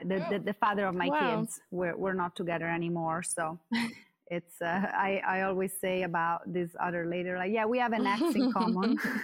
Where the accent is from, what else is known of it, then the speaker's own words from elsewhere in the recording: Italy; English is a second language; moved away as an adult; I am originally from Italy, as some of you may guess from my accent. And that's where my … name comes from. And I was born and raised in Italy